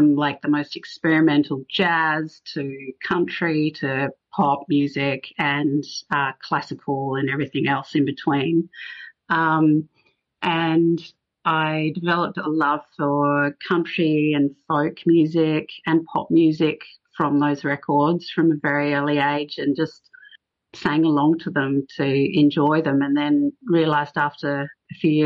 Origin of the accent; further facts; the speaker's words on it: Perth, Western Australia, Australia; Well, I grew up in Perth along the Swan River. It was kind of a almost semi-rural kind of childhood, but we're only 20 minutes from the actual centre of Perth.